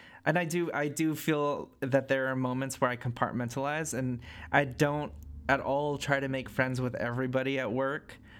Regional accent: Philippines; like having Filipino friends is great as a Filipino because they just understand.

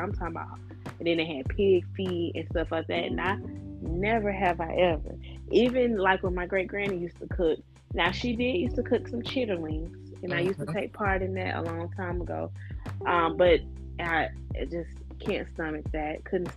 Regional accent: Atlanta, Georgia, United States; no, I'm not southern enough for that, even though I'm from Atlanta.

